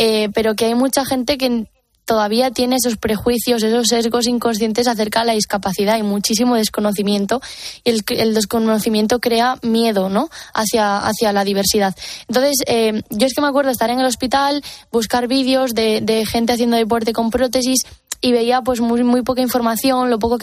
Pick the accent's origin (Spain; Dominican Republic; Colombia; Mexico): Spain; Galicia; soy gallega y allí, por lo menos en mi pueblo, es muy normal el tener el nicho comprado ya para toda la familia